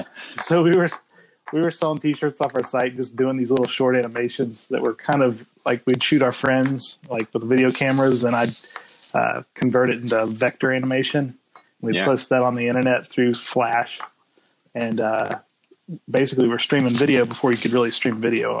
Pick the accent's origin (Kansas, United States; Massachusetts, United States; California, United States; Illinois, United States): Kansas, United States; I was a young kid and growing up in Kansas in a small town there, and comics were everywhere at the time.